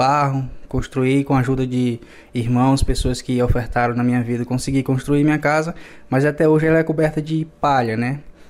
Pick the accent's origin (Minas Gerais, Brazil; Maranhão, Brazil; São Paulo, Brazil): Maranhão, Brazil; na verdade eu sou do Maranhão, né? Eu moro num povoado da cidade de Fernando Falcão, se chama Sítio dos Arruda, o povoado que eu moro. E lá é um povoado simples, na verdade, né? Um povoado bem simples mesmo.